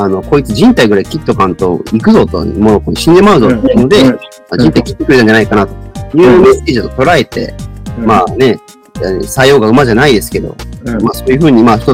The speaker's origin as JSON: {"language": "Japanese", "region": "Okayama", "country": "Japan", "accent": "Okayama dialect", "said": "俺、英語と、まあ、岡山弁と、まあ、ガーナの現地語しか喋れません"}